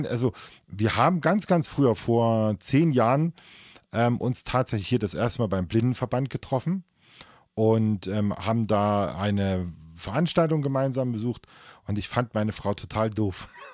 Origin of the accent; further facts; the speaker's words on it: Saxony, Germany; Also ich komme ja auch aus Sachsen. Ne? Ich bin ja, hört man vielleicht gar nicht mehr so sehr, aber ich komme ja auch aus Sachsen.